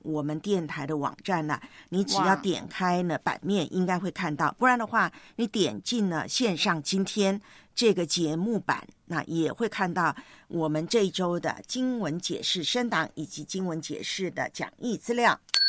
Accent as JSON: {"language": "Chinese", "country": "Taiwan", "tie": "born or raised there", "said": "那么在台湾我的老家呢现在是真的是露营的风潮"}